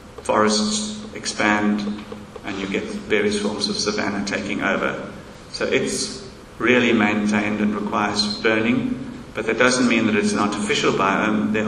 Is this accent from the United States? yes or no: no; KwaZulu-Natal, South Africa; born there; Because I was born in Natal.